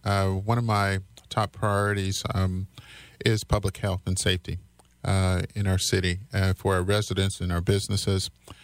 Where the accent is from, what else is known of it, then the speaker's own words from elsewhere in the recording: Martinsville, Virginia, United States; born there; I was born in Martinsville, Virginia.